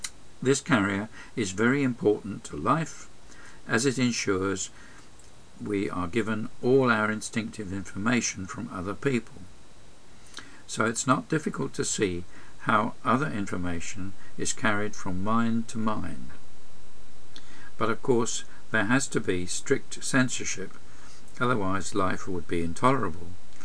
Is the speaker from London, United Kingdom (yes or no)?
no; Chelmsford, East of England, United Kingdom; my hometown of Chelmsford in Essex was the last town where a witch was hung